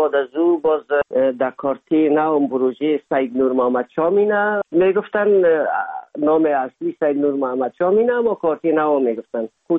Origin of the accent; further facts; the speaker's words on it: Afghanistan; moved away; سال 1990 از افغانستان اولین سفر آمدیم هندوستان